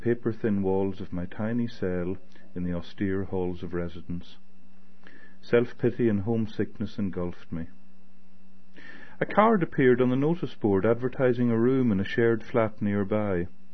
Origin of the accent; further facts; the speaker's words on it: Belfast, Northern Ireland, United Kingdom; accent: Belfast; University, my first time away from home, shy, awkward, embarrassed about my Belfast accent